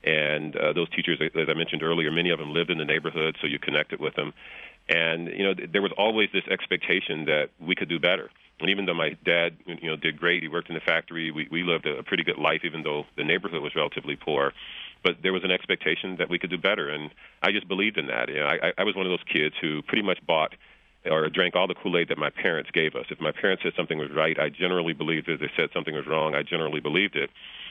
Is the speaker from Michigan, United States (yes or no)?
yes; Flint, Michigan, United States; I grew up in Flint. I've been away from there for a number of years now. I graduated high school in 1974, so it seems like forever. But the good part is my family has remained in the area